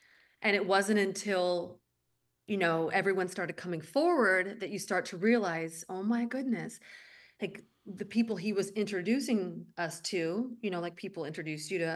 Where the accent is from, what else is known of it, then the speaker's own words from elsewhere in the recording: Belgium; I grew up in Belgium. Well, my high school years were in Belgium.